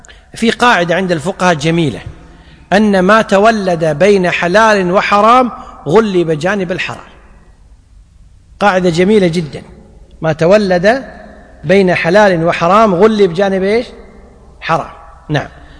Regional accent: Kuwait; يعني مثلا عندنا في الكويت البدو، القبائل البدوية تأكل الضبان ولا لا؟

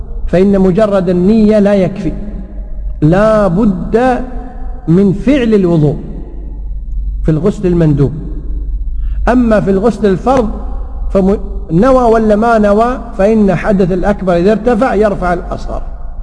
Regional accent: Kuwait; يعني سافر ضحى يوم العيد عندنا في الكويت ووصل يوم 30 في مصر

